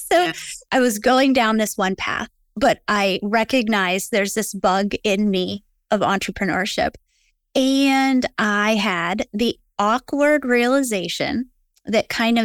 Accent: Ohio, United States; And I'm originally from Ohio

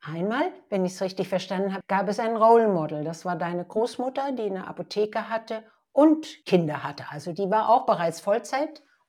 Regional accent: Ludwigshafen, Rhineland-Palatinate, Germany; born there; Wir sind beide in Ludwigshafen am Rhein geboren und haben beide dort nie gelebt.

